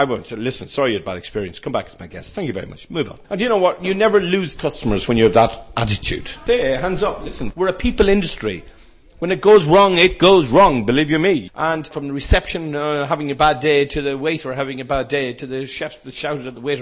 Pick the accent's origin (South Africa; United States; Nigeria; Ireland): Ireland; Dublin, Leinster; will Dublin be there in a year and a half time? But we'll see. It's going through a very tough time, my hometown, my home country as well.